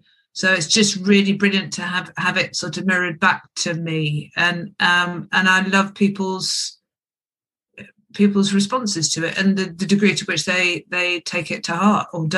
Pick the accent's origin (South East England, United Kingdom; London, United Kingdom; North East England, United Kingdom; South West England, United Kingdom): London, United Kingdom; also born or lived in Scotland; I was born in London, mother Scottish from Lanarkshire, father English from Gloucester, Gloucestershire, Forest of Dean. And so I sort of grew up half and half, urban, half rural. We were up in Scotland as much as we were down in London.